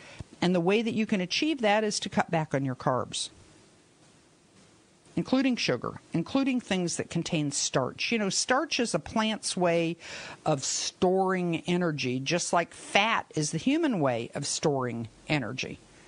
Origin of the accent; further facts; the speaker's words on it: Florida, United States; Well, you know, I grew up in Florida. Florida's the orange state.